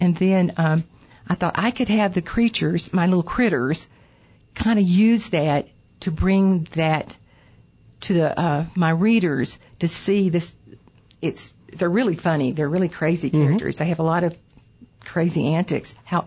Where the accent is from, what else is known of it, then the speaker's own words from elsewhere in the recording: Louisiana, United States; Because I have an addiction also to Southwest Louisiana